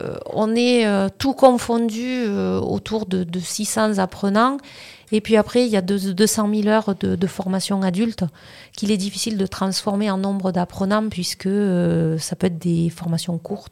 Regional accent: Provence-Alpes-Côte d'Azur, France; je suis originaire donc, du Vaucluse, pas très loin de Carpentras

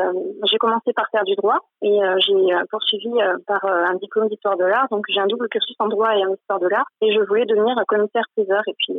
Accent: Carpentras, Provence-Alpes-Côte d'Azur, France; Alors déjà, je suis née à Carpentras. Donc, j'ai fait toute ma scolarité ici et j'ai travaillé en Vaucluse. Donc, j'étais basée sur Carpentras.

